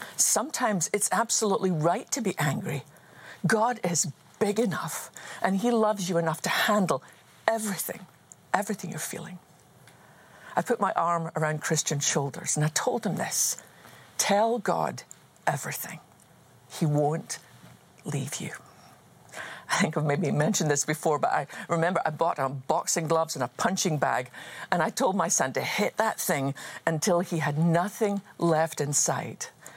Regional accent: Scotland, United Kingdom; the stories I've known since I was just a wee girl growing up in Scotland.

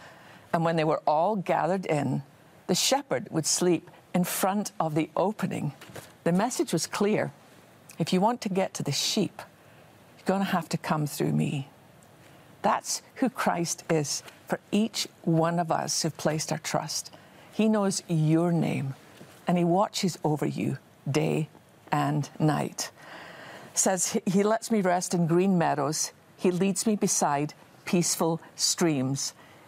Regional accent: Scotland, United Kingdom; Well, I have always loved, ever since I was a wee girl growing up in Scotland, I've always loved Psalm 23.

